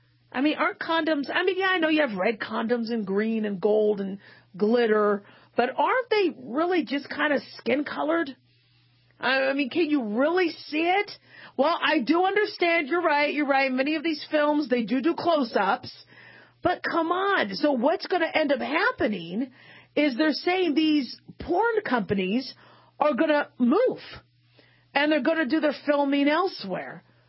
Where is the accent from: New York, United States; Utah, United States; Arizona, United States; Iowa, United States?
Arizona, United States; When I grew up in Arizona.